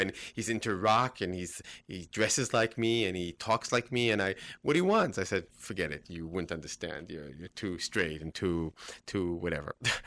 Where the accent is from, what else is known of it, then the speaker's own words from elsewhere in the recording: Israel; Growing up in Israel, and I don't know what would be the equivalent in America